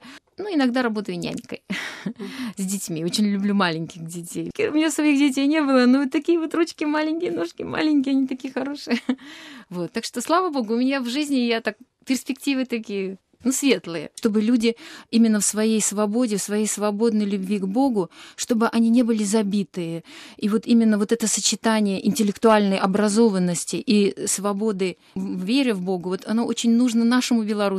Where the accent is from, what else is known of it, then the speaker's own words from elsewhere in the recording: Baku, Azerbaijan; я недобре ведаю белорусскую мову, потому что я родилась в Баку. У меня папа был военный, и поэтому 40 лет я там прожила. Но читаю я по-белорусски хорошо, молюсь я по-белорусски хорошо